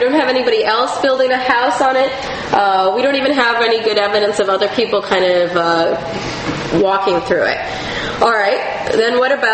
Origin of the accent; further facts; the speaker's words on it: Wisconsin, United States; This is how you know I'm from Wisconsin.